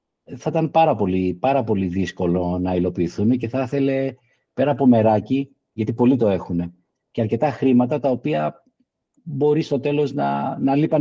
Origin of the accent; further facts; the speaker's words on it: Greece; νομίζω σαν Έλληνες το κάνουμε καλά και φιλόξενοι είμαστε